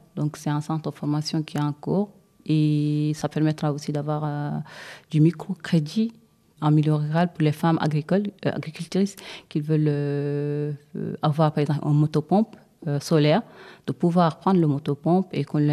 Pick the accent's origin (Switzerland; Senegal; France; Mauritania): Mauritania; Trarza; je suis mauritanienne et je suis Paul. Je ne sais pas si c'est ça que vous appelez communauté. Mais voilà, bon, et je suis de Traza.